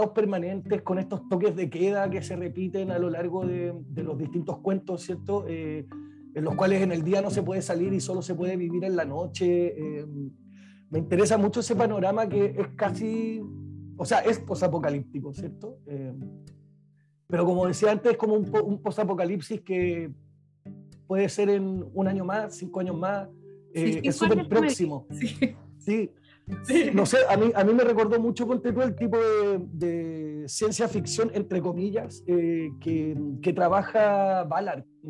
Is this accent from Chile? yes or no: yes; Santiago, Santiago Metropolitan Region, Chile; yo detesto el calor de Santiago, siendo santiaguino de toda la vida igual